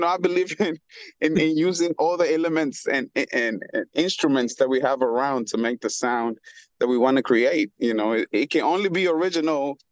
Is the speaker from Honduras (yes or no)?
yes; Honduras; having that Spanish side, you know, growing up in Honduras